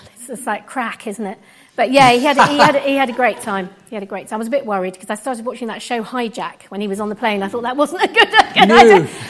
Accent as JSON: {"language": "English", "town": "Tunbridge Wells", "region": "South East England", "country": "United Kingdom", "also_born_or_lived": "Brazil / Rome, Italy", "said": "I was born in Brazil and we lived in Rome, and previously to that, my parents lived in India, and we ended up in Tunbridge Wells. So I always have to go. I'm from Tunbridge Wells, but I was born in Brazil."}